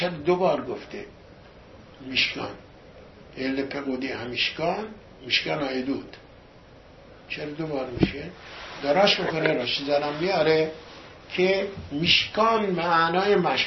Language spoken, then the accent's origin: Persian; Iran; moved away; حتی ماها هم که از ایران اومدیم بیرون